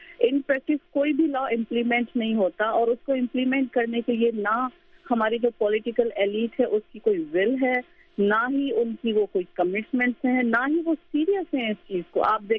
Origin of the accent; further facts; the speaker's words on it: Sindh, Pakistan; کیونکہ میرا تعلق سندھ سے ہے